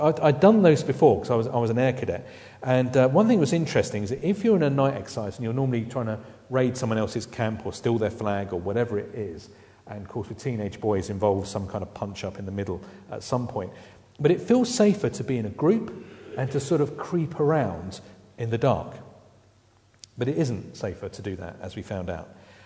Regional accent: South East England, United Kingdom; As a child, I was brought up in Sussex. My parents were from sort of Essex, East London, that sort of area.

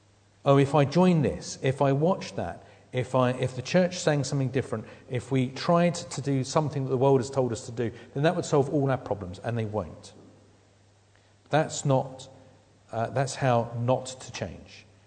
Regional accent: United Kingdom; this is one of the great things about being British, when the British government says what you need to be healthy is your 5 a day

